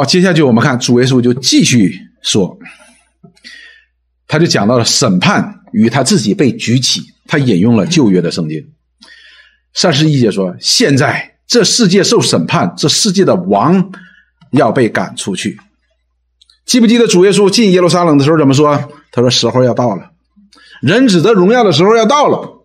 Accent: China; 什么叫大哉？就是我们中国人通常讲的呜呀，太惊奇了

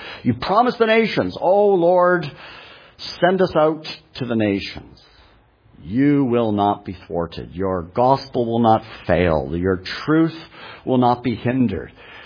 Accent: Canada; now in United States; You and I have lived in North America. I grew up in Canada. Now I live down here in the United States

